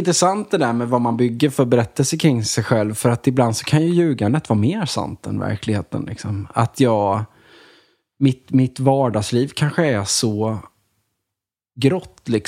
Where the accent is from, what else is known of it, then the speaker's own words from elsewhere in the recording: Småland, Sweden; Alltså jag är ju från Småland liksom